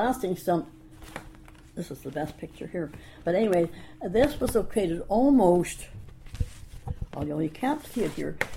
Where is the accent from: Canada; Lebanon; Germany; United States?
Canada; Vancouver, British Columbia; born there; I was born in Vancouver General.